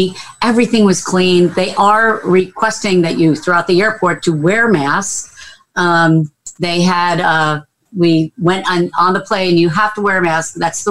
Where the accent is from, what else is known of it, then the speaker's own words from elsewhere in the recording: Northeast, United States; We're from the Northeast, so New York and JFK, it's a little difficult to get in and out of there.